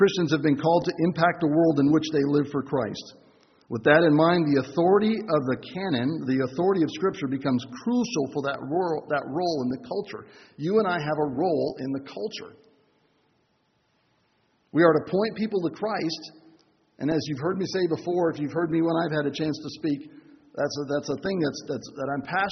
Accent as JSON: {"language": "English", "country": "Panama", "tie": "born or raised there", "said": "about a place I grew up in Panama."}